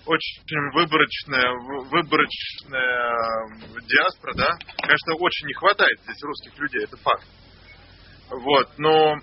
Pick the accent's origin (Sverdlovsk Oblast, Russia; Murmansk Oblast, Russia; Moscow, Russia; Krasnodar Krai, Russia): Moscow, Russia; Но зарегистрирован и прописан я был в Москве, потому что семья жила в Москве, потому что папа москвич. Вот так. Ментальный я москвич.